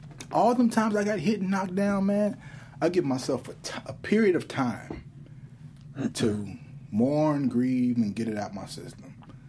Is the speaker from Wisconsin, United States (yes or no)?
no; Chicago, Illinois, United States; I'm from Chicago, you know, I don't play that.